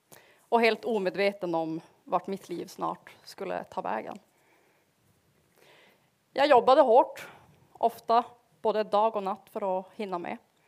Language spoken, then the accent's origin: Swedish; Piteå, Norrbotten County, Sweden; now in Umeå, Sweden; Jag är snart 31 år gammal. Och jag kommer från Piteå. Så om ni hör min dialekt att den är lite rolig så är det förmodligen därför. Men jag har bott i Umeå nu i 10 år.